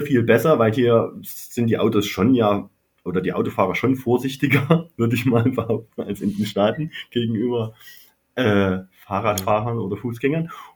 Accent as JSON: {"language": "German", "town": "Freiberg", "region": "Saxony", "country": "Germany", "lives_now": "Dresden, Germany", "said": "also ich bin eigentlich zum Studieren nach Dresden gekommen. Ich bin ursprünglich aus Freiberg."}